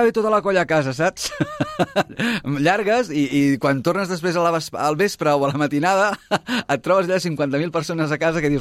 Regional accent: Sabadell, Catalonia, Spain; Com deia, som gent de Sabadell, amb ganes de fer coses

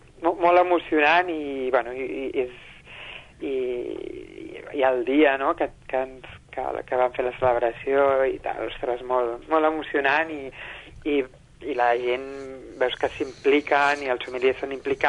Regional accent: Catalonia, Spain; also born or lived in Burgundy, France; jo soc del Penedès, però me'n vaig anar a estudiar a la Borgonya

